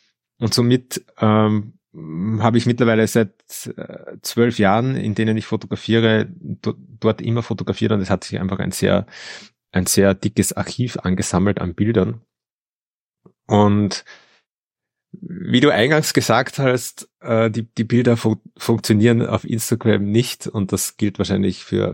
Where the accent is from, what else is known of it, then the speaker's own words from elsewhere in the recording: Linz, Upper Austria, Austria; der oberösterreichischen Landeshauptstadt Linz. Die eben meine Heimatstadt ist.